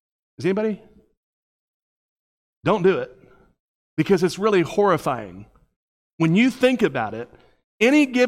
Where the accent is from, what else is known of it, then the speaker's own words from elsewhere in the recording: Florida, United States; we grew up in South Florida, in the middle of the most dangerous place in the country at that point.